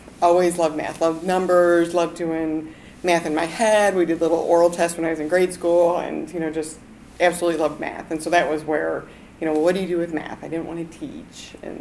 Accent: Middleburg Heights, Ohio, United States; So I was born in Middlebrook Heights, Ohio, which is a suburb of Cleveland, Ohio, and born and raised there in the same area. My family's still all back there.

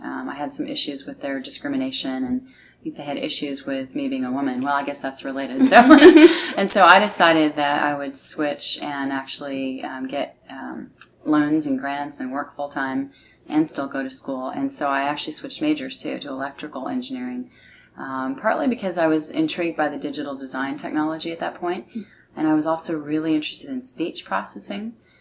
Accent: California, United States; also born or lived in San Bernardino; So I was born in 1963 in California, a town called San Bernardino. And I grew up, though, in Northern California. We moved when I was about four.

